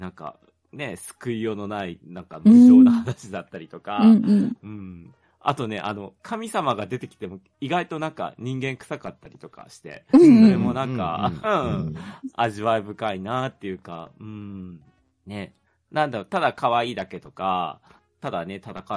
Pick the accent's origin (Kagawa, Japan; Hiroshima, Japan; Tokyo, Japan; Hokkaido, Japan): Hokkaido, Japan; Muroran; 僕の地元の洞爺湖とか室蘭とかの方って結構アイヌの方多いんですけど